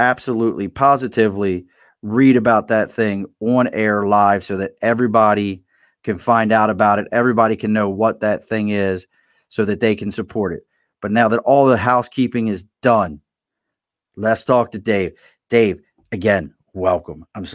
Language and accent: English; Baltimore, Maryland, United States; I grew up in Baltimore.